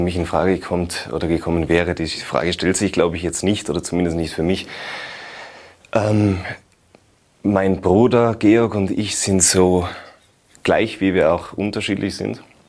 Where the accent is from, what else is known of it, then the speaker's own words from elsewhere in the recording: Tyrol, Austria; Generell als Tiroler Schauspieler, als junger Tiroler Schauspieler bei den Volksschauspielen mitzuwirken, ist eine große Freude und eine große Ehre.